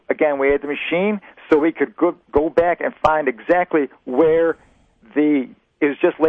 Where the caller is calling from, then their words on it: Greece, New York, United States; Hi, I'm calling from the northeast corner of Greece. Very close to Charlotte.